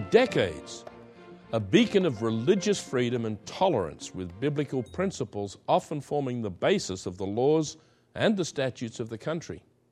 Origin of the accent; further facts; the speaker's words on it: Australia; now in England, United Kingdom; As an Australian living in England, I've talked to many people